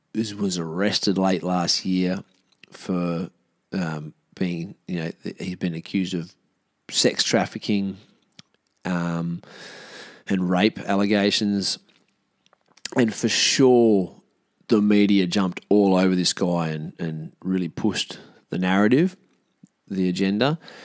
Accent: Australia; dominant victory by the best featherweight of all time, who's an Australian guy, which is pretty cool as an Australian.

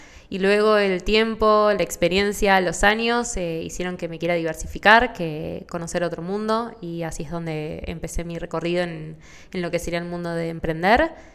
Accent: Buenos Aires, Argentina; moved away as an adult; now in Madrid, Spain; soy de Buenos Aires y estoy viviendo desde enero de este año, enero 2023, acá en Madrid, en España.

